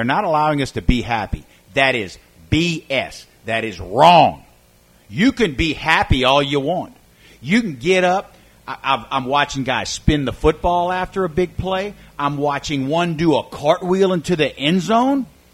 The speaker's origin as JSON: {"language": "English", "region": "the South", "country": "United States", "said": "I root for Southern football. I'm a Southerner. I root for Southern football."}